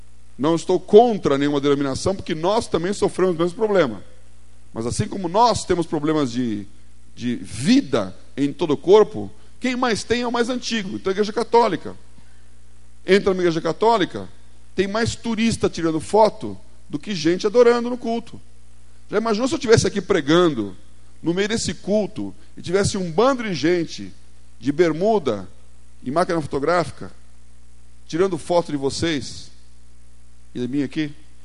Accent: São Paulo, Brazil; e eu, que sou aqui do Butantã.

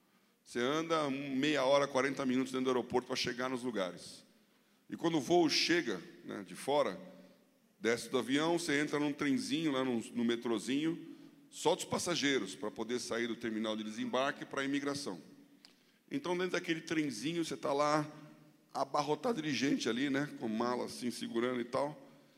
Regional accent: Brazil; Falei: eu sou do Brasil. Isso em inglês, né? Eu sou do Brasil.

